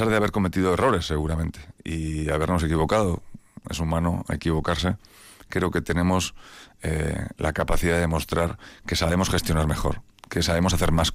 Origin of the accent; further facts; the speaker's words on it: Basque Country, Spain; porque nosotros, para sentirnos vascos, no necesitamos romper con nadie, no necesitamos romper con el resto de los españoles. Nos sentimos vascos, orgullosos